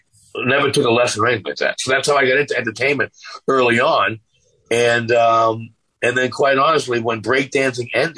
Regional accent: Malden, Massachusetts, United States; In my neighborhood where I grew up in Malden, you know, you kind of – bullying was legal back then.

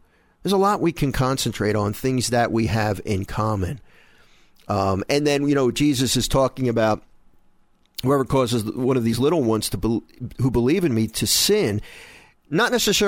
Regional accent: Philadelphia, Pennsylvania, United States; I grew up in Philadelphia, so I was a National League fan.

